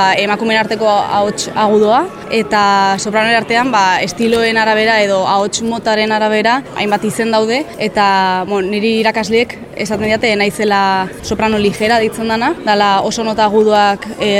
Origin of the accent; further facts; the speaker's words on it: Vitoria-Gasteiz, Basque Country, Spain; Ni oraintxe bertan Donostiko kontserbatorioan nago ikasten kantu lirikoa, baina Gasteizen hasi nintzen, ni Gasteizkoa naiz